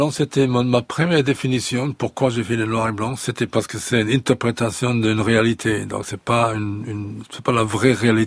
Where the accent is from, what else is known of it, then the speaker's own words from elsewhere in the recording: Duisburg, North Rhine-Westphalia, Germany; French is a second language; quand on vient de Duisbourg, de la Ruhr et tout ça, toutes les usines et toute la fumée et toutes ces choses comme ça